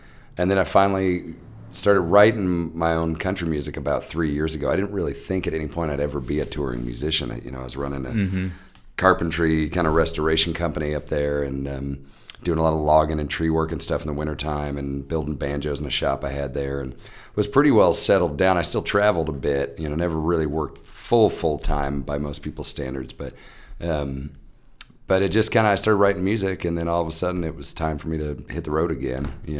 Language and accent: English; Alabama, United States; also born or lived in Vermont; And I'm from Alabama originally, so I've always had this sort of, you know, real connection with deep, deep Southern folks.